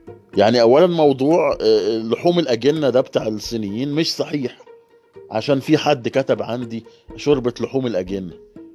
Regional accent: Egypt; احنا كمصريين بناكل جبنة قديمة مدودة مليانة بكتيريا

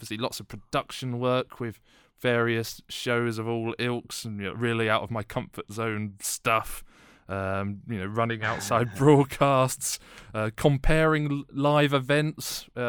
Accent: London, United Kingdom; I grew up in London.

